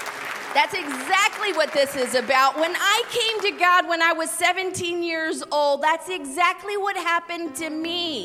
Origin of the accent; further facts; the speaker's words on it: Los Angeles, California, United States; because I'm from California and I was raised in Los Angeles.